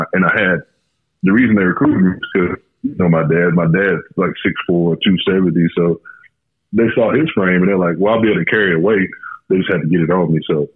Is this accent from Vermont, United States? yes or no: no; Glen, Louisiana, United States; I'm from Glen, Louisiana. I played at Vanderbilt.